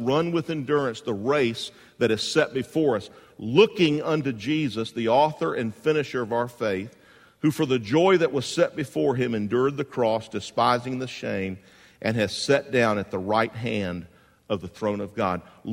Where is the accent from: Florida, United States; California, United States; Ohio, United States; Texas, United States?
Florida, United States; Jacksonville; My mom and dad, we grew up in Jacksonville.